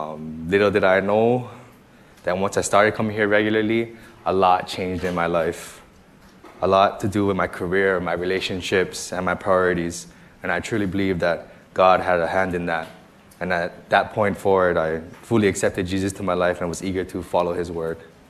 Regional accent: Kaneohe, Hawaii, United States; Good morning, everybody. I come from Kaneohe, so I had to wake up early this morning and drive over here.

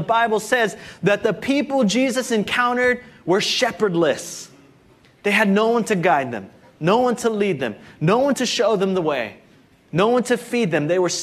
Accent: Hawaii, United States; But, you know, growing up in Hawaii, I really didn't know what sheep were like.

